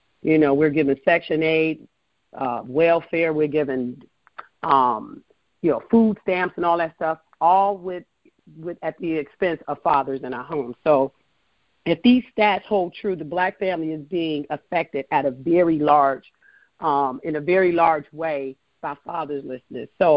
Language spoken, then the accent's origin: English; Cleveland, Ohio, United States; now in Charlotte, United States; I am the self-proclaimed queen of the Queen City by way of Cleveland, Ohio. So I'm originally from Ohio, go Buckeyes, yes, and living here out of Charlotte, North Carolina.